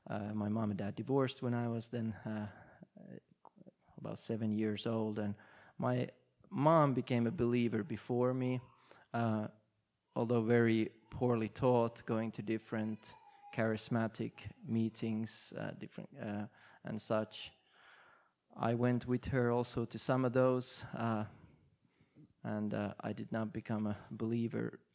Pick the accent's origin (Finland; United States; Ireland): Finland; I was born in Finland, born and raised there. And I grew up in not in a Christian family, although when I was born, my mom and dad were members of the Eastern Orthodox Church in Finland.